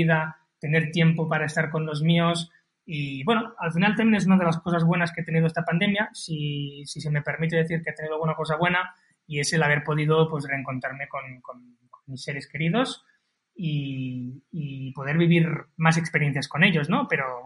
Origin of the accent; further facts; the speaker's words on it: Spain; moved away; mi familia y mis grandes amigos que estaban en España y en mi pueblo natal